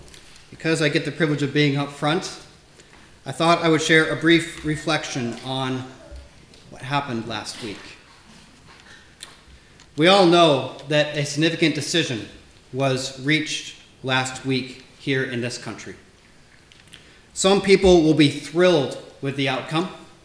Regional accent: United States; My experience of politics in my home country of America has taught me there's always a big difference between a campaign and an administration.

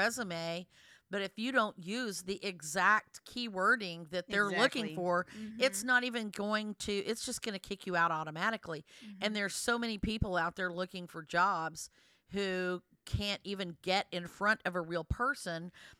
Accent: Lubbock, Texas, United States; that's very similar to my experience growing up in Lubbock.

